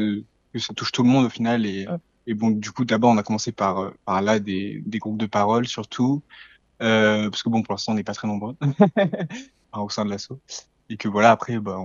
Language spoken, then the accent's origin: French; Marseille, Provence-Alpes-Côte d'Azur, France; je suis aussi étudiant en sciences politiques à Lille, pareil pour les études. Je viens de Marseille et je suis franco-bolivien.